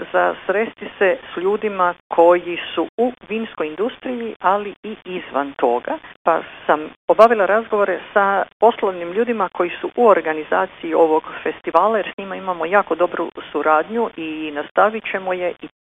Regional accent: Croatia; iako svi potječemo iz Hrvatske gdje se vine tradicionalno duge godine proizvodi

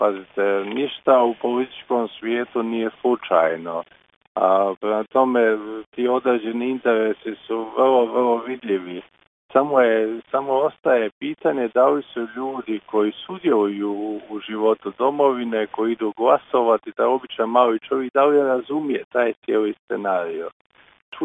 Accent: Slavonia, Croatia; živio sam, rođen sam tamo, živio u Slavoniji, onda sam bio na studiju po domovini vani

